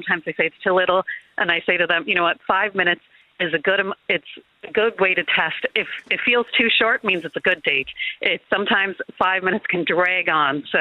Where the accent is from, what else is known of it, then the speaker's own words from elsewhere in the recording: Canada; now in Dublin, Ireland; I'm from Canada originally.